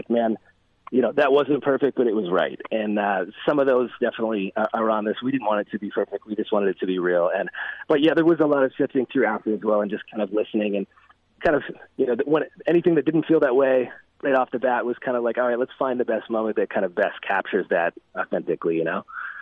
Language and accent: English; Peterborough, Ontario, Canada; I'm in my hometown, actually, of Peterborough, Ontario, Canada.